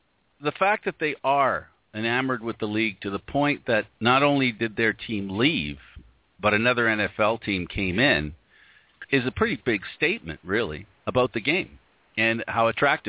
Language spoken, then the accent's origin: English; Canada; I'm not a Montreal fan, but I am a Canadian hockey fan.